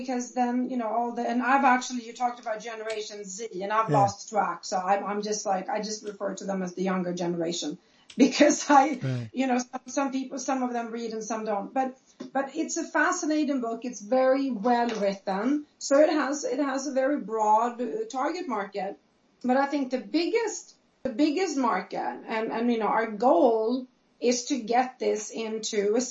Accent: Sweden; growing up in Sweden, you know, there was a very different version

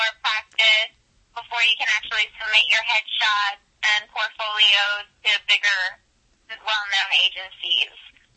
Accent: El Paso, Texas, United States; I'm from El Paso, Texas. It's not too far away from Austin

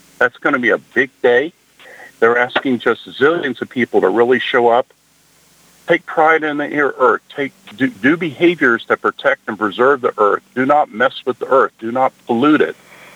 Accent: Texas, United States; And for example, my home state, we mentioned 10 states. Texas now outdoes any state for litter and debris crash deaths.

